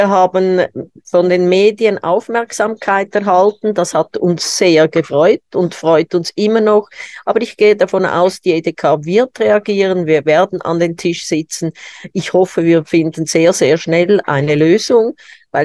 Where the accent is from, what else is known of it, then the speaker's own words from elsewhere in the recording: Zurich, Switzerland; ich komme aus der Stadt Zürich